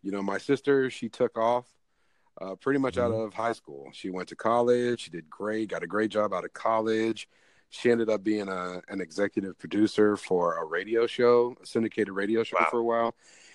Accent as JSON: {"language": "English", "region": "Kentucky", "country": "United States", "lives_now": "Tennessee, United States", "said": "I'm from Kentucky. I live in Tennessee."}